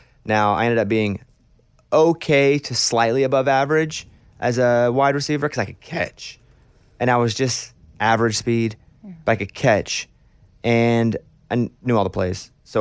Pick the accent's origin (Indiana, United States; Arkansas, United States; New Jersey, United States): Arkansas, United States; like I'm from Arkansas. I didn't snow that much.